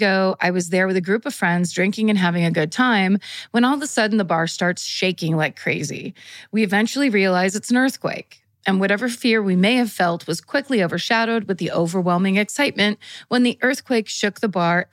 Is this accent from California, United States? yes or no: no; Sitka, Alaska, United States; There's a little dive bar in my hometown, Sitka, Alaska, called the Pioneer Bar.